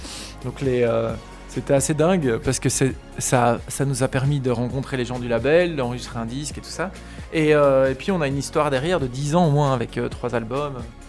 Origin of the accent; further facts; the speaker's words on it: Charleroi, Wallonia, Belgium; moved away; je suis un Carolo qui s'est quand même très vite expatrié. Parce que moi, j'ai connu surtout la région de Pontacelle dans les années...